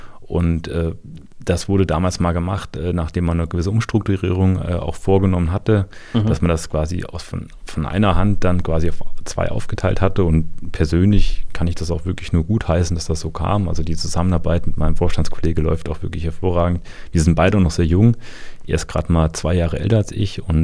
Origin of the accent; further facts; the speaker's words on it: Hesse, Germany; ich komme aus dem Landkreis Fulda